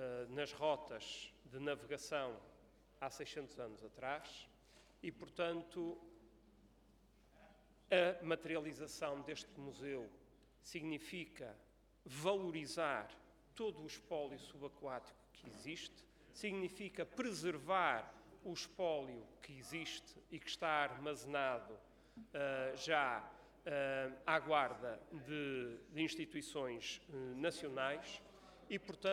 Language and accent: Portuguese; Azores, Portugal; o fundamento da nossa cultura, como açorianos e como povo português, em Portugal e no mundo.